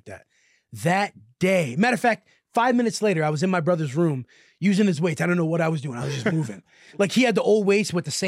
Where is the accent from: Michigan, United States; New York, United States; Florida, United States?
New York, United States; Washingtonville; I grew up in Washingtonville, New York. So you know where the Woodbury Commons is?